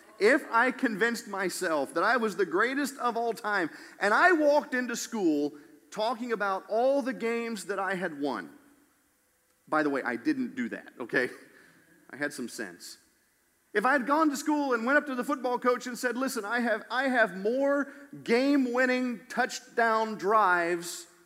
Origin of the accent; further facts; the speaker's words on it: Bellbrook, Ohio, United States; Okay, I'm from Bellbrook, Ohio, but I'm not stupid.